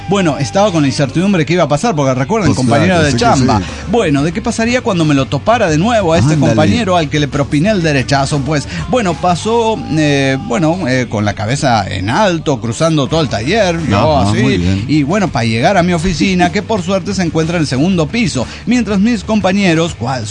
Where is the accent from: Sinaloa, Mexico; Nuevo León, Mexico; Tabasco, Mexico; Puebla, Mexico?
Nuevo León, Mexico; Monterrey; Pirata, lagarto, soy el trapo de Monterrey.